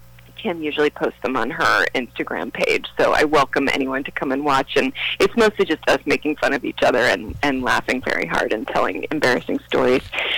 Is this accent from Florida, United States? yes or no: no; New York, United States; also born or lived in Yonkers; Okay, I grew up in New York. I was born in Yonkers.